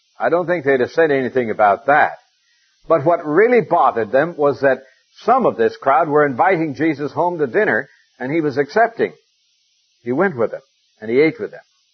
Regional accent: Montana, United States; myself, I come from Montana. And I know a good deal about sheep, lost and otherwise.

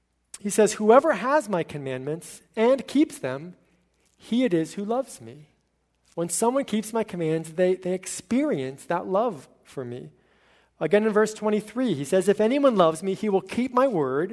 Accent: Connecticut, United States; I grew up in Connecticut, but most of my family was down in the South, in Texas and Louisiana.

